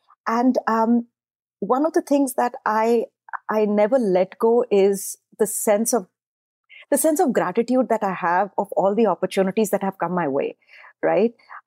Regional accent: India; moved away; I think a lot of it I do attribute to growing up in India.

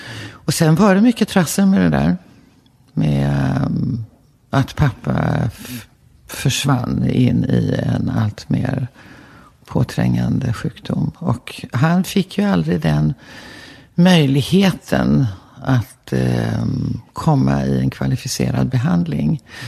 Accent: Täby, Stockholm County, Sweden; Alltså jag kommer ju från Täby, jag är född och uppvuxen där. Det var ju landet på den tiden.

